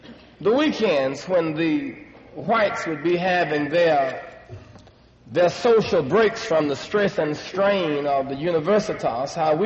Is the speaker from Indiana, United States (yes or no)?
no; South Carolina, United States; now in Illinois; I was just coming from South Carolina, and I was coming up north to Champaign. Operating under a lot of limitations and restrictions in the Palmetto State